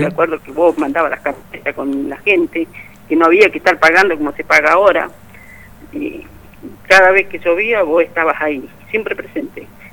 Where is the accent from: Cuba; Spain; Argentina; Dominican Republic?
Argentina; Covunco Abajo, Neuquén; now in Zapala, Argentina; Vivo en Zapala, pero soy de Cobunco Abajo.